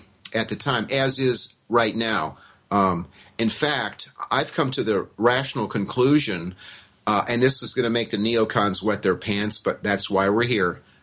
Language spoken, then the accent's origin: English; United States; I am an American who actually knows world geography and world history.